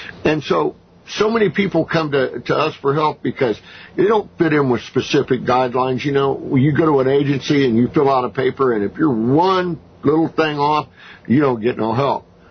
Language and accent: English; San Jose, California, United States; born there; But for the record, I was born in San Jose, California, 60 years ago. So anyway, shout out to California.